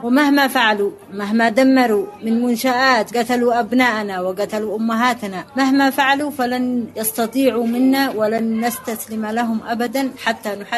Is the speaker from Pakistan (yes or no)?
no; Yemen; نحن بنات اليمن، نحن أمهات المجاهدين